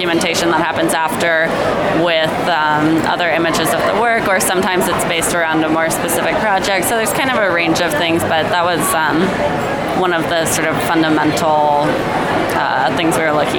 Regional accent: Berkeley, California, United States; now in Los Angeles, United States; Yeah, well, I grew up mostly in Berkeley.

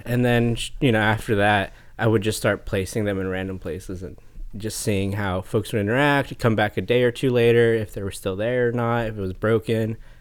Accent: Monterey, California, United States; And I'm from Monterey, the Monterey area. So two hours south of here.

